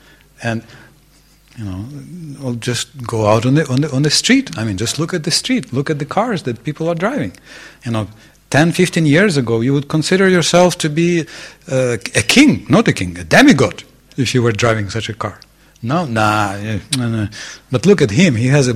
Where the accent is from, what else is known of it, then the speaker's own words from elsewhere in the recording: Ukraine; Yes, like I'm from Ukraine personally. So in Ukraine, this is a national sport.